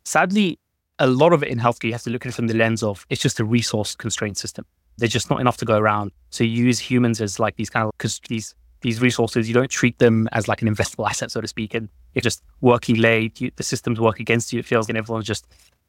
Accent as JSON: {"language": "English", "region": "London", "country": "United Kingdom", "tie": "born or raised there", "also_born_or_lived": "Libya", "said": "I was born in North Africa, in a place called Libya, actually. And I came to the UK as a migrant when I was young and grew up in London, in North London in particular."}